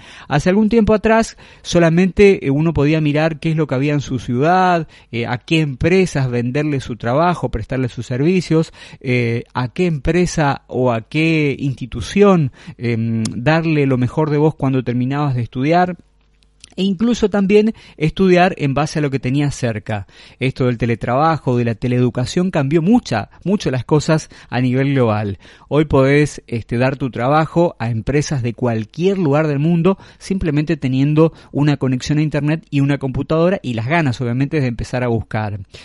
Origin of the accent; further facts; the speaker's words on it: Corrientes, Argentina; estamos en la ciudad de Corrientes, capital, mi ciudad natal, donde todavía comparto las tranquilidades de la siesta